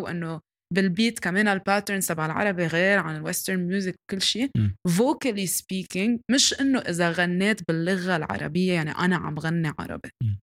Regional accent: Lebanon; now in United States; يعني انا كوني حدا لبناني انه او حدا from the Arab region انه this is a part of me

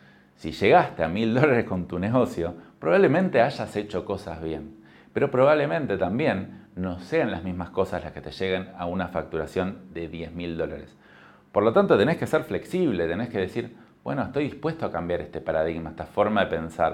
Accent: Argentina; acá en Argentina de donde soy yo

